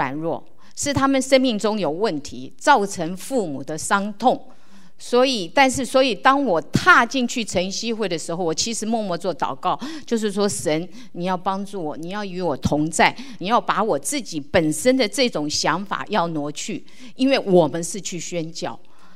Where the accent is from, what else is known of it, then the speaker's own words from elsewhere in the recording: China; 然后也对我们中国人来说，家里有吸毒的孩子，父母是羞于此口的。